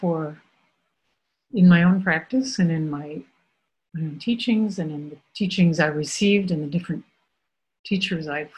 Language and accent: English; Minneapolis, Minnesota, United States; I grew up in Minneapolis. I lived there for the first 20 years of my life. I still have family there.